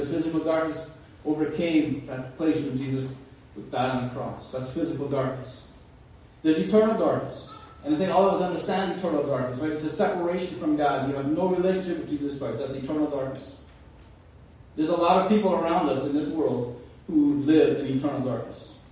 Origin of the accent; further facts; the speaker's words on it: Paraguay; I grew up in Paraguay. Anybody else who grew up in Paraguay?